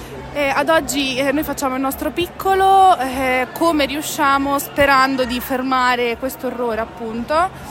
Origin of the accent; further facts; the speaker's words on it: Marche, Italy; veniamo dalle Marche, quindi ci siamo preparati, abbiamo preso autobus e così via